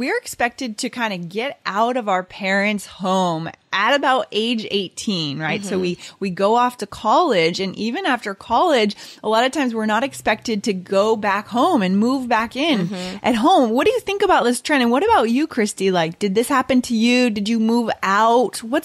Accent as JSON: {"language": "English", "region": "New Hampshire", "country": "United States", "tie": "born or raised there", "moved": "as an adult", "said": "when I turned 18, I went to college in Virginia. So that's pretty far south. I grew up in New Hampshire, and I remember being really upset to leave my parents"}